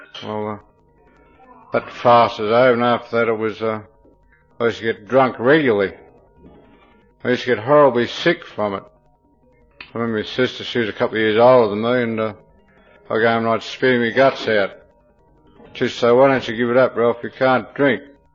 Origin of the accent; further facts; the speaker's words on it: Melbourne, Victoria, Australia; I come from Melbourne, I'm from a group in Melbourne, the Murrumbina Group